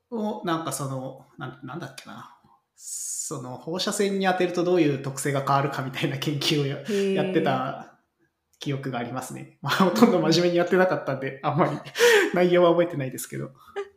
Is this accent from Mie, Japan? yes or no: no; Kumamoto, Japan; moved away as an adult; 就職先としては、まあ地元熊本であるか、まあ福岡か東京かっていう、まあ大体3択ぐらいですね。